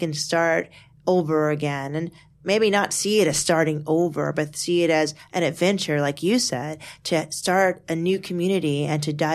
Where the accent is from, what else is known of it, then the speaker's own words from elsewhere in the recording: Washington, District of Columbia, United States; now in New York, United States; I'm from Washington, D.C. originally. I'm not from New York originally.